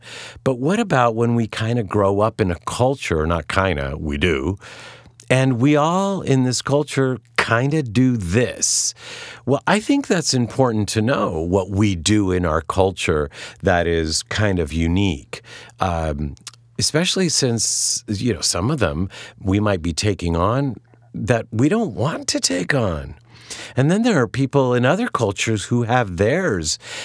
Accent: Cleveland, Ohio, United States; oh, that's me growing up in Ohio. That's where that comes from. That comes from Cleveland, or that comes from my mom

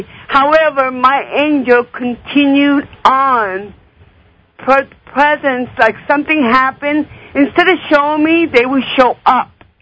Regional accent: South Korea; I was born and raised in Korea.

